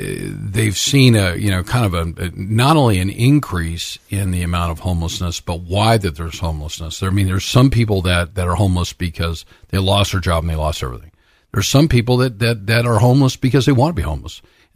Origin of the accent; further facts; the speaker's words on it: Los Angeles, California, United States; There are nearly 65,000 homeless people in Los Angeles County. I was born and raised in Los Angeles.